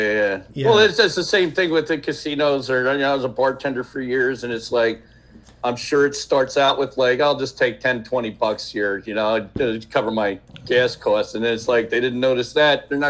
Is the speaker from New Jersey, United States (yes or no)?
yes; New Jersey, United States; also born or lived in Essex County; I grew up outside of Philadelphia, South Jersey, town called Lakes. It was between Philadelphia and the Jersey Shore. It was nice. And we moved up to Essex County near New York when I was in high school.